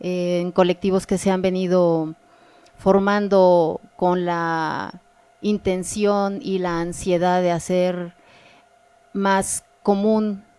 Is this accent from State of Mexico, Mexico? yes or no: no; Mexico City, Mexico; born there; nací accidentalmente en la Ciudad de México, pero toda mi familia es comiteca, en el año de 1978, soy acuario, sí, ya tengo 40 años.